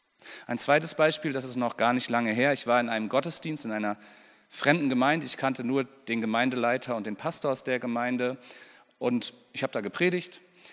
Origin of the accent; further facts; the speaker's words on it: Neumünster, Schleswig-Holstein, Germany; Und wir hatten in meiner Heimatstadt in Neumünster eine Pfingstgemeinde